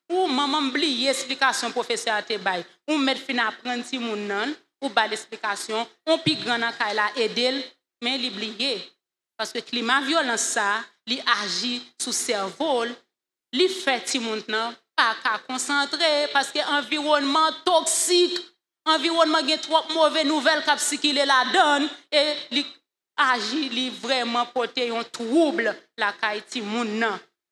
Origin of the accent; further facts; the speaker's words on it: Haiti; Nous toucher et en tant que haïtien directement nous concerner.